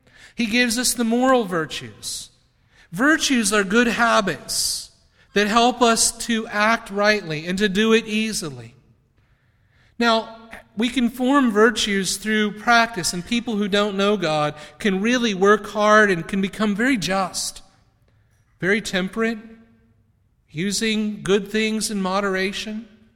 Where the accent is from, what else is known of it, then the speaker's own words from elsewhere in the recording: Indiana, United States; There's a girl in my hometown in Indiana who has given up ice cream.